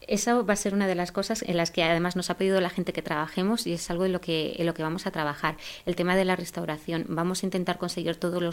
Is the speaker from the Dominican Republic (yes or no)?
no; Belmonte, Spain; porque yo ante todo me siento belmonteña, ya a mí me duele mi pueblo.